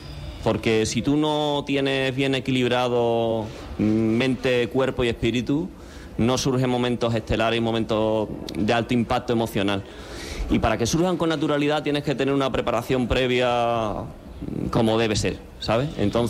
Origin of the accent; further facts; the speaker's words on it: Madrid, Community of Madrid, Spain; Yo soy madrileño más. Soy madrileño, tengo casa aquí